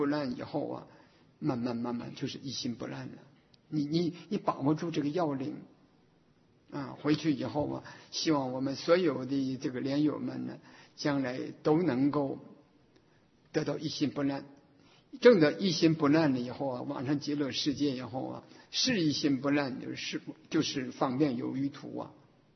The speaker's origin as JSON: {"language": "Chinese", "region": "Northeast China", "country": "China", "tie": "born or raised there", "said": "这个在我的家乡啊，在东北，中国大陆的东北。"}